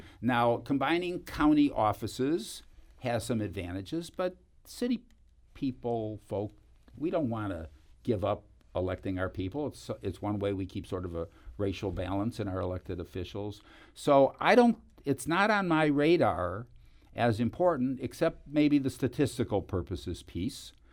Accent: Cleveland, Ohio, United States; I come from Cleveland, you know.

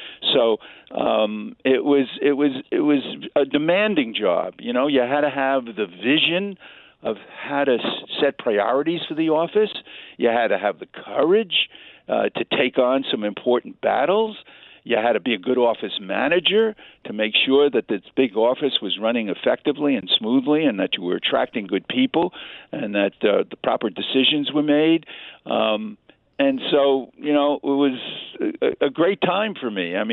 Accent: New York City, New York, United States; You know, I was from New York City. I was from the Bronx.

